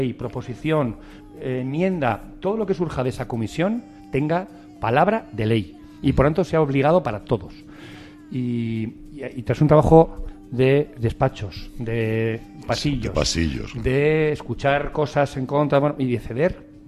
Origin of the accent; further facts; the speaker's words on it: Navarre, Spain; porque me siento así, navarro y español